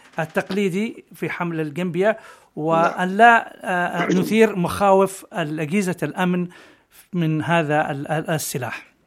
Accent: Yemen; يعني مشوان نحن يعني كيمنيين

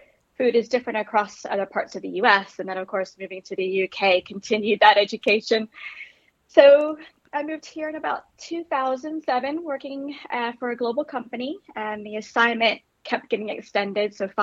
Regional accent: Florida, United States; now in Sheffield, United Kingdom; surprisingly, growing up in Florida, I didn't eat a lot of fish, which, looking back, is a shame, really.

